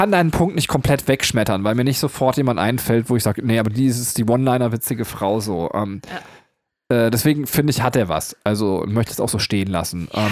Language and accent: German; Germany; Als Deutscher würde ich irgendwie sagen, ja, ist halt unsere Vergangenheit so und deswegen hat man wieder die bösen Deutschen genommen so.